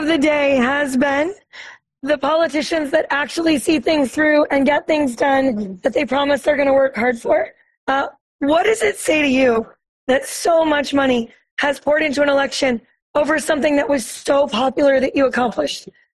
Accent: Las Vegas, Nevada, United States; I grew up in Las Vegas, I understand the Colorado River Basin.

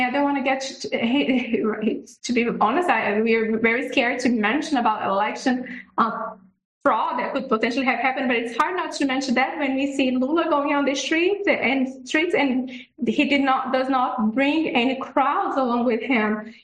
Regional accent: Brazil; now in United States; I'm originally from Brazil, but I'm also an American, proud American as well. So yes, I have dual citizen

